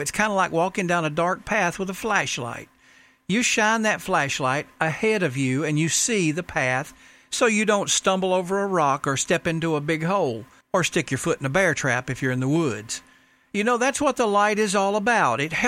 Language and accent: English; Rome, Georgia, United States; on our local radio station in my hometown of Rome, Georgia.